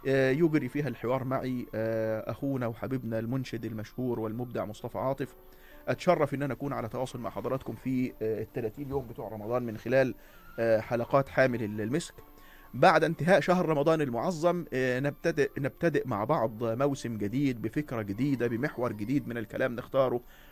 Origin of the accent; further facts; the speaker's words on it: Egypt; إحنا كمصريين اتعودنا وتعلمنا عبر أجيال من وراء أجيال